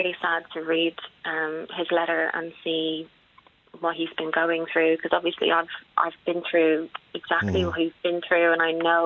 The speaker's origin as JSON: {"language": "English", "country": "Ireland", "tie": "born or raised there", "said": "I am too mixed race. My mum is Irish and my dad is Nigerian, and unfortunately I too received a lot of racism growing up in Ireland, and I still do to this day."}